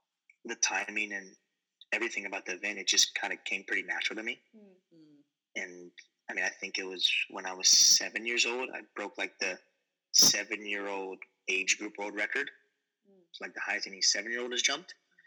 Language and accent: English; Lafayette, Louisiana, United States; I grew up in Lafayette, Louisiana, southern Louisiana, and I grew up in a pretty active household.